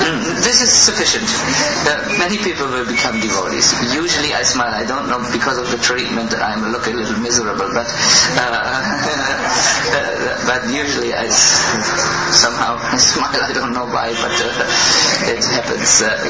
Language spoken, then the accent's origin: English; Germany; I'm sorry, I'm from Germany. These are typical German reactions.